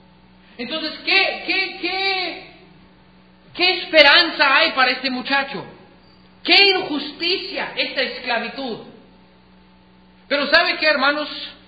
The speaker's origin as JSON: {"language": "Spanish", "country": "United States", "said": "En mi país, en los Estados Unidos, hace muchos años"}